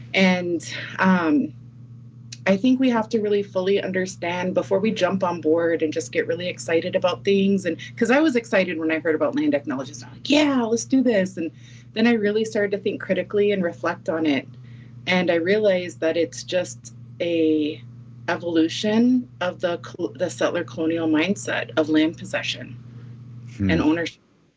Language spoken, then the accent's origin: English; Nebraska, United States; So our relationship, I think, as Maha people, so I'm Omaha, and Maha means the people who went upstream